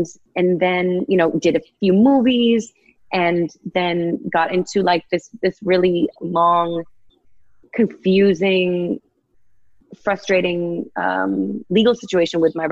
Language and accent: English; Boston, Massachusetts, United States; now in Los Angeles, United States; Yeah, and I know I sound like a weird LA hippie now, and like I'm saying I'm from Boston, but like, I don't know.